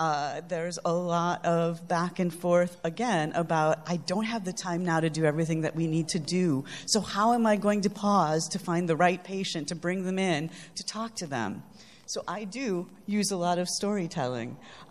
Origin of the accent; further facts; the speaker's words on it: Chicago, Illinois, United States; I'm from Chicago. That's incredibly important that you must be a Cubs fan.